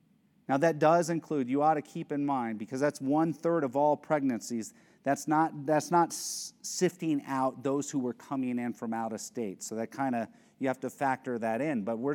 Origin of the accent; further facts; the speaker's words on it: United States; I am extremely thankful that I was born in America, that I grew up in America